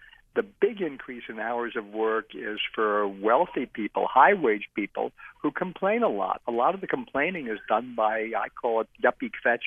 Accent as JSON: {"language": "English", "country": "United States", "said": "I'm an American. I'm used to this. I'm 73."}